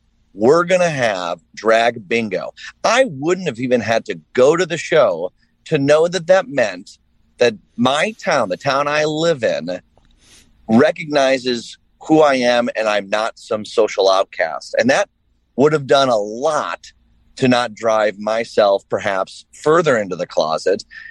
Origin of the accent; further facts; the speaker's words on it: Downers Grove, Illinois, United States; I grew up in Downers Grove and I'm moving back to Downers Grove in a month.